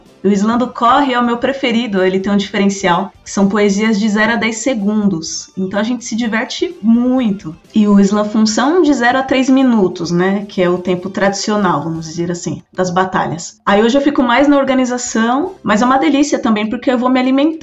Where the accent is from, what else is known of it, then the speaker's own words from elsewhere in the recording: São Paulo, Brazil; Eu sou da Vila Jacuí, o bairro vizinho é São Miguel Paulista, aqui na Leste, né?